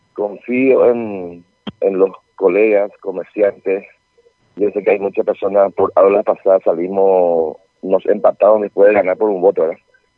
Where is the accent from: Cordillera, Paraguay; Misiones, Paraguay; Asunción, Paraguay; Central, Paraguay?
Misiones, Paraguay; Ayolas; Yo entiendo que nosotros somos paraguayos. La entidad de todo de Ayola, de Misiones, y acá la gente nadie reclama nada